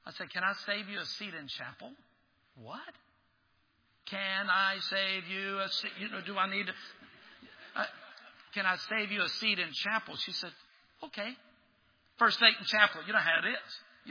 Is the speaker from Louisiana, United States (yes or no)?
yes; Baton Rouge, Louisiana, United States; I'm from Baton Rouge, Louisiana. We thought the Yankees were still the enemies.